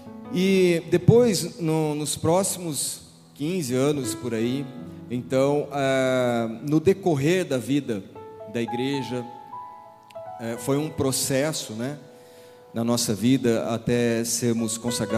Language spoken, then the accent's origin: Portuguese; Araçatuba, São Paulo, Brazil; nós nascemos em Araçatuba, eu e a Vilma, e então nossa família toda de lá, e a gente cresceu ali